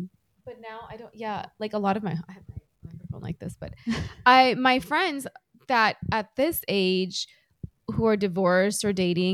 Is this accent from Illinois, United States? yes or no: yes; Chicago, Illinois, United States; born there; I'm an American born Indian girl. Born in Chicago, and you could not tell that I'm an Indian girl by my accent. I don't have an accent